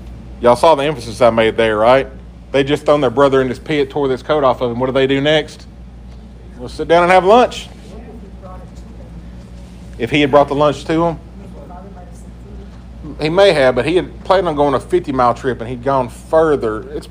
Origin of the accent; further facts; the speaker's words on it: Tennessee, United States; also born or lived in around the world; born and raised in Tennessee, I've been around the world three times because of the Uncle Sam sending me there, been to a lot of places.